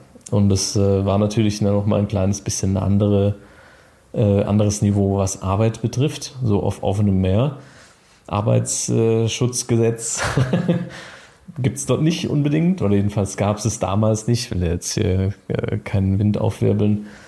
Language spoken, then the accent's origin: German; Freiburg, Baden-Württemberg, Germany; ich komme aus Freiburg